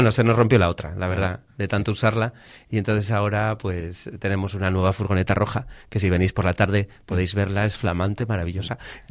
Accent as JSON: {"language": "Spanish", "town": "Gijón", "region": "Asturias", "country": "Spain", "said": "De Asturias, de Gijón."}